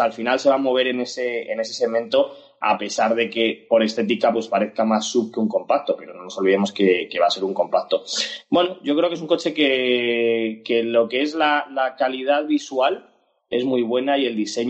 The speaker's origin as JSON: {"language": "Spanish", "region": "Community of Madrid", "country": "Spain", "said": "Yo personalmente, como buen madrileño"}